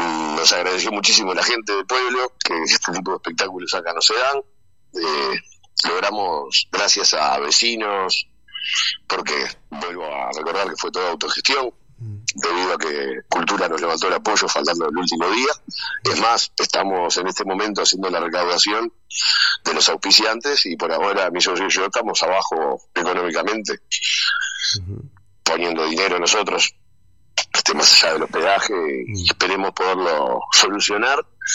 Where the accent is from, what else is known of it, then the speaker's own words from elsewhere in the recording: Montevideo, Uruguay; Yo soy de Montevideo y en diferentes barrios nunca sentí tanta pertenencia en un lugar como Punta del Diablo